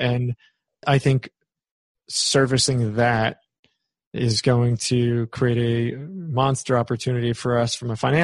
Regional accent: New York, United States; Look, I'm from New York.

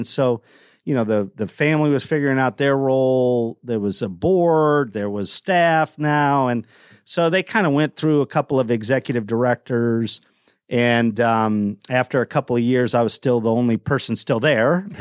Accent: Midwest, United States; I've always lived in the Midwest. I'm from the Midwest. I kind of consider that home.

